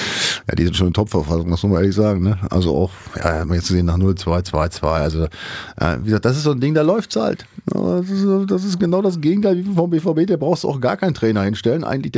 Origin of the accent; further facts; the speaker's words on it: Bremen, Germany; ich komme ja auch aus der Ecke, ich bin ja da in der Nähe aufgewachsen. Ja, Bremen ist echt tatsächlich ein bisschen überraschend.